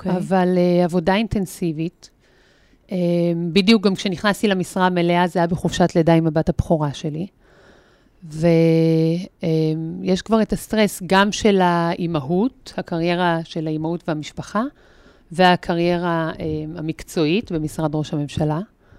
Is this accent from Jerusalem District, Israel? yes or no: no; Tel Aviv, Tel Aviv District, Israel; now in Petah Tikva, Israel; אני אוטוטו בת 40, אימא לשלושה ילדים. גרה בפתח תקווה. במקור מתל אביב.